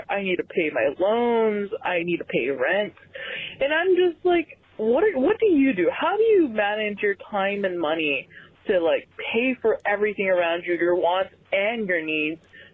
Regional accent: Dallas, Texas, United States; I'm from Dallas, Texas.

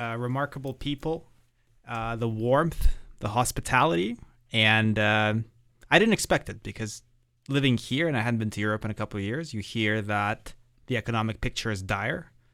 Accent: Toronto, Ontario, Canada; it's just how it was growing up in Toronto.

